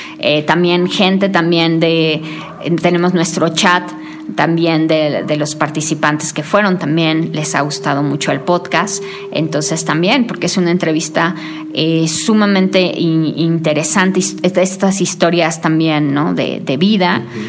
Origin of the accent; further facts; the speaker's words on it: Mexico; Somos, por ejemplo, como mexicanos muy innovadores